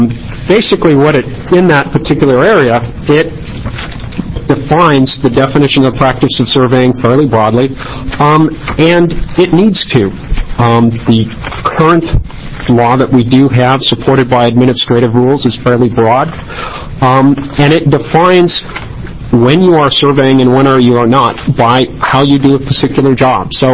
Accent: United States; Mr. Chairman, for the record, I'm from Polk County.

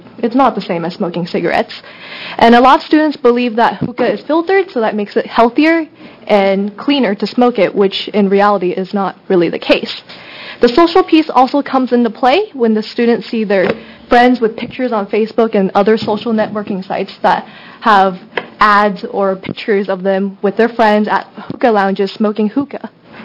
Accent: Beaverton, Oregon, United States; I am a junior at Beaverton High School. I come from Beaverton, Oregon.

